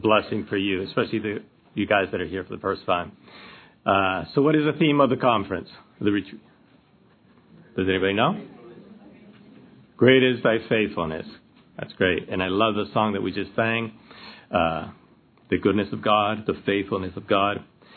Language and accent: English; Argentina; first language Spanish; English is a second language; Okay, I'm from Argentina, so my first language is Spanish.